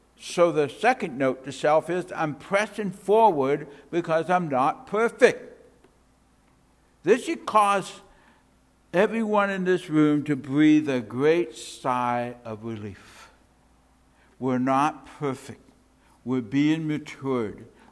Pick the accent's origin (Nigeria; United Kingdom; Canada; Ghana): Canada; now in United States; I'm still a Canadian citizen. I live here in the United States, but I have my resident alien card.